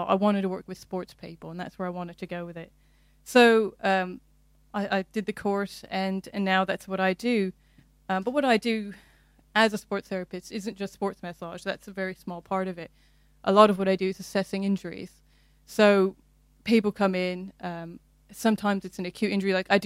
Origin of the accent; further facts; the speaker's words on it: Nevada, United States; I'm obviously, if you can't tell by my accent, originally from the United States. I'm from a small town outside of Las Vegas. I grew up in a low-income family, no money for university